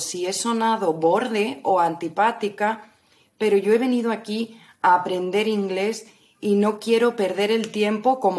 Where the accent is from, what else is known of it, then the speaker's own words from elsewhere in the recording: Spain; soy española, encantada de conocerte